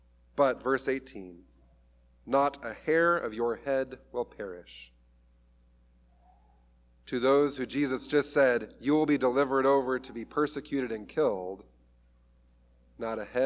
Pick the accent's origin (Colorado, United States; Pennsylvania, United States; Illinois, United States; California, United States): California, United States; I'm from Southern California. We're used to those.